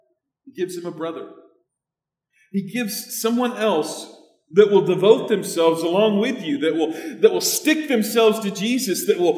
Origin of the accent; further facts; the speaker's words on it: Phoenix, Arizona, United States; I grew up in Phoenix, and so you can understand that one.